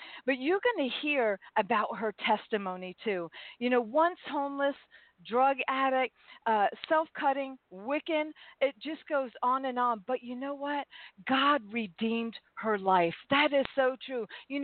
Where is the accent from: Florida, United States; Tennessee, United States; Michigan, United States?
Florida, United States; I mean, number one, you're from my home state, Florida.